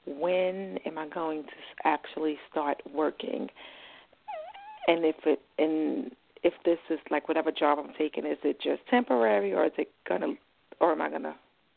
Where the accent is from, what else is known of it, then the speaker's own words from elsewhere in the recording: New York, United States; New York.